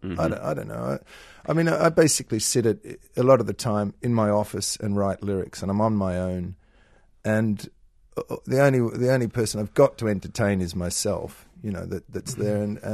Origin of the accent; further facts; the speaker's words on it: Australia; I'm an Australian, and we have a particular sort of humor